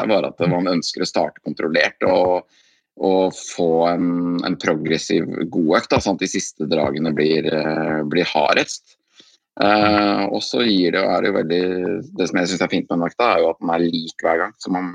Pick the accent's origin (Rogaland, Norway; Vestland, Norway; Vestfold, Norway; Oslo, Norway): Vestfold, Norway; Andebu; akkurat nå så jeg en liten tur hjemme I Andebu, på gården til foreldrene mine, her som jeg vokst opp da.